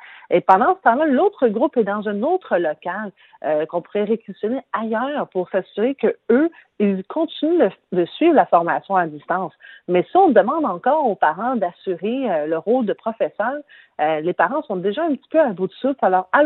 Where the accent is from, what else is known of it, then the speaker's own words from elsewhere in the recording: Montreal, Quebec, Canada; Alors, et je viens d'Hochelaga, donc un milieu hyper défavorisé.